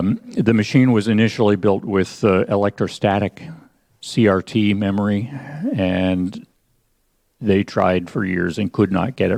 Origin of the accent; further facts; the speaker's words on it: United States; I am here from the United States. I apologize. I have to be unilingual today.